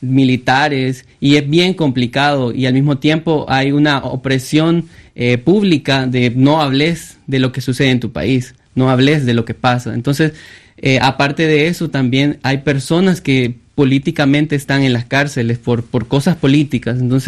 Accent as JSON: {"language": "Spanish", "town": "Soyapango", "region": "San Salvador", "country": "El Salvador", "said": "Entonces yo vengo de Soyapango, conozco la situación."}